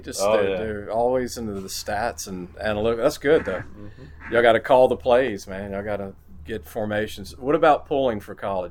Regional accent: Baton Rouge, Louisiana, United States; I grew up in Baton Rouge, so I'm not going to argue with you. So I mean, I grew up like 10 minutes from LSU.

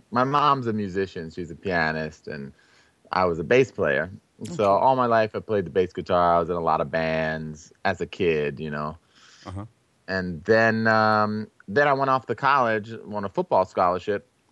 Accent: Willingboro, New Jersey, United States; Well, I'm from New Jersey. Okay. I grew up in South Jersey in Willingboro. It's a suburb near Philadelphia, right over the bridge.

